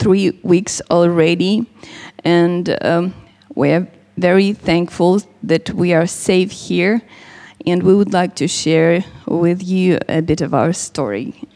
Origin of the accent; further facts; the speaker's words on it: Kharkiv, Kharkiv Oblast, Ukraine; English is a second language; We are from Kharkiv. It's the northern part of our country, and it's still hot on the map.